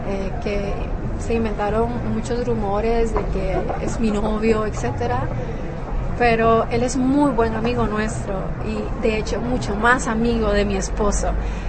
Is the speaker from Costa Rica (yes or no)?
yes; Costa Rica; La situación en mi país ya no empezó a gustarme, no puedo decir que cambió porque siempre sigue siendo igual, a pesar de que Costa Rica es un país democrático y todo